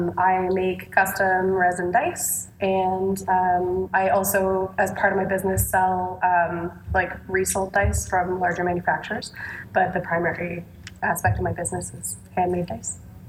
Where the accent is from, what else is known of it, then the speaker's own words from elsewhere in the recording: Canada; So, I mean, for me, I'm Canadian.